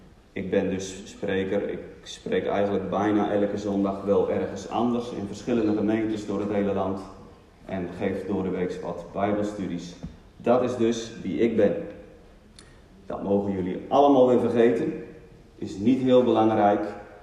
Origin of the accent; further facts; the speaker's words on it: Urk, Flevoland, Netherlands; Ik kom uit Urk. Ik kan er niks aan doen. Dat is nou eenmaal zo. Ik ben 38 jaar jong of oud.